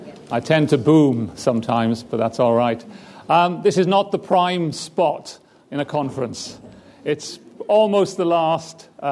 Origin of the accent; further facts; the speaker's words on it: United Kingdom; I'm British.